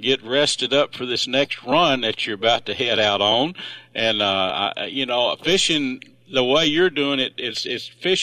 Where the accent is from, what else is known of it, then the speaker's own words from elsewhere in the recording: Texas, United States; You know, I was raised up in Red River County